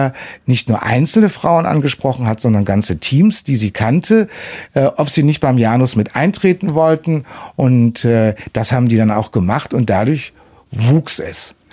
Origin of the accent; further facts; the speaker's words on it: North Rhine-Westphalia, Germany; now in Cologne, Germany; ich bin kein gebürtiger Kölner, sondern komme aus dem Sauerland und wollte immer nach Köln